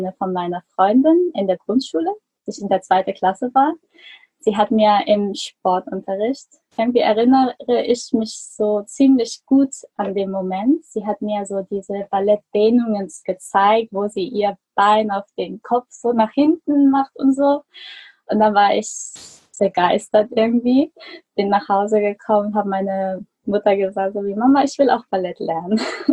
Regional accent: Germany; born there; Genau, ich bin eigentlich in Deutschland geboren und ich bin aber eine Südkoreanerin, habe meine beiden Eltern sind Südkoreaner

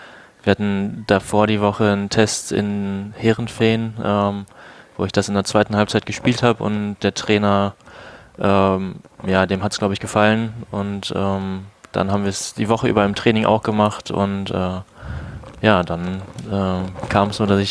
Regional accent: Dortmund, North Rhine-Westphalia, Germany; Also als Dortmunder muss ich eigentlich Bier sagen.

